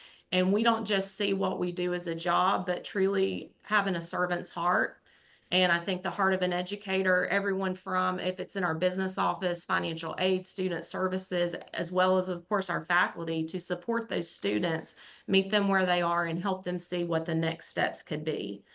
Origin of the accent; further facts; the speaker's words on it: Morganton, North Carolina, United States; So growing up, I'm from Morganton, North Carolina. I'm born and bred in Western North Carolina and a proud North Carolinian.